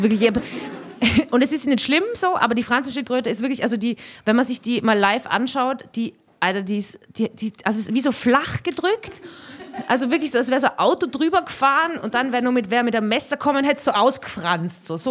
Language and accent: German; Austria; Ich bin aus Österreich, ich weiß nicht genau, wie euer, also keine Ahnung.